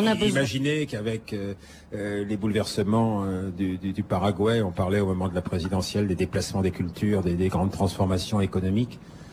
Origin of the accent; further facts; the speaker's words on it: Saint-Malo, Brittany, France; mais moi je suis de Saint-Malo